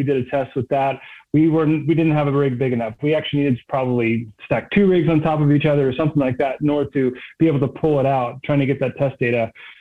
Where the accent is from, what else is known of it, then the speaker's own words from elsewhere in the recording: Maryland, United States; So I grew up on the East Coast, just north of DC